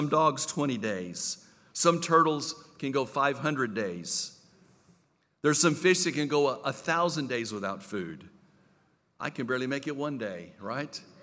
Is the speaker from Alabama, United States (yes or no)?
no; El Paso, Texas, United States; I grew up in El Paso on the border. It's all about mañana.